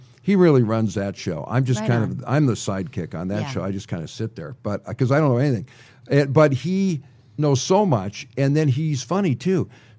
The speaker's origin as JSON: {"language": "English", "town": "Detroit", "region": "Michigan", "country": "United States", "tie": "born or raised there", "said": "I grew up playing hockey because I'm from Detroit. So, you know, that's a big hockey town."}